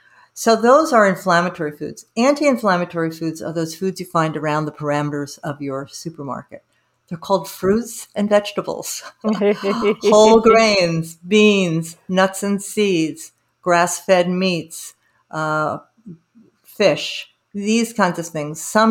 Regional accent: New York, United States; And I grew up in New York and I had terrible hay fever and allergy to cats.

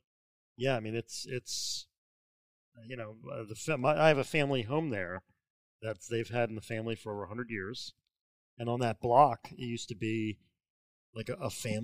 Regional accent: Ocean City, United States; I grew up in Ocean City.

